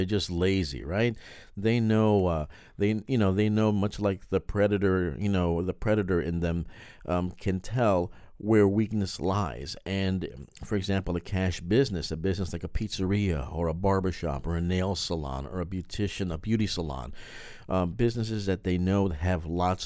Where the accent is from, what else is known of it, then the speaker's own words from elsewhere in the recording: New York, United States; You don't want to be rude, but you know, being a New Yorker, you know, being rude is part of the, right.